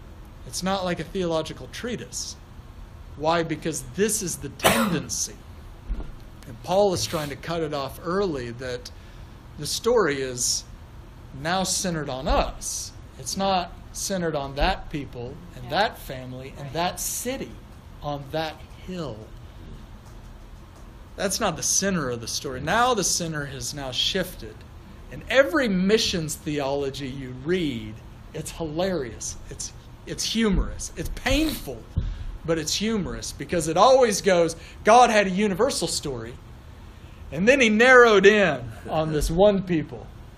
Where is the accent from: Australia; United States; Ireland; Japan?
Ireland; I'm an Irish. We save civilization.